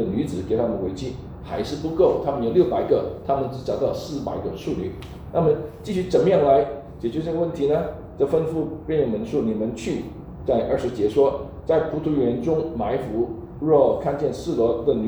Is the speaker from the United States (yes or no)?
yes; United States; 那我们美国人说一句话就是 It's more than meet the eye